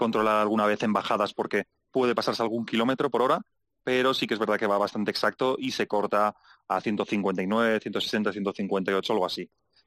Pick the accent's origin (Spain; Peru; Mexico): Spain; hasta que no me ven a hablar, no, nadie se cree que soy español